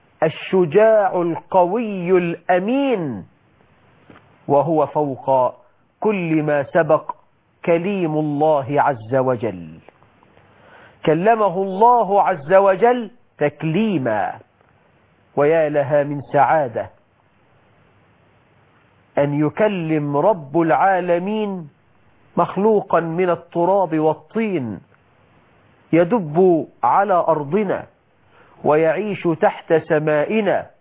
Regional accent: Egypt; بلدنا مصر

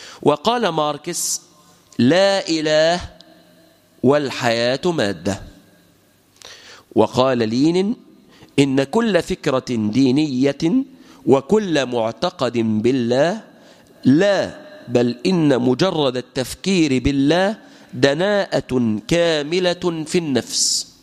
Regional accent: Egypt; ولكن بما يساير الدول العربية إلى بلادنا مصر مثلا

